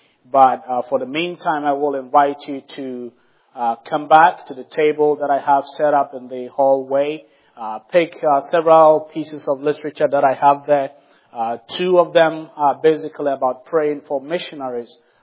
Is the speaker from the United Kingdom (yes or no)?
no; Ghana; moved away as an adult; now in United States; I am from Ghana, West Africa. I was born and bred there, that most and probably much of my education there until I came over about a couple of years ago to do my master's degree